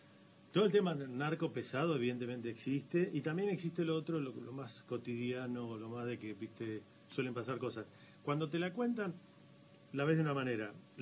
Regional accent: Rosario, Santa Fe, Argentina; somos todos rosarinos

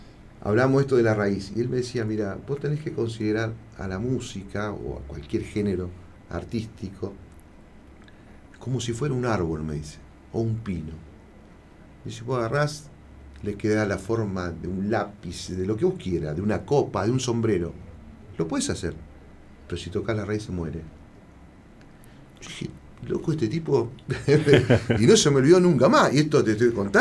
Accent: Zapala, Neuquén, Argentina; Y cosa que es muy importante para nosotros los zapalinos

